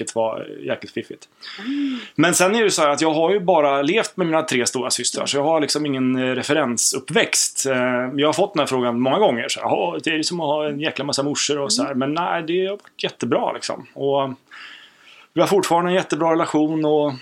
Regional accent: Danderyd, Stockholm County, Sweden; born there; also born or lived in Sandviken / Edsbyn; Nej, men jag är född på Danderyds BB 1972.

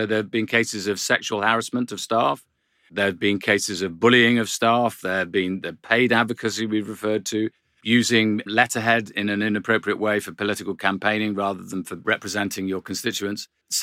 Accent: Cardiff, Wales, United Kingdom; born there; Well, I was born in Cardiff.

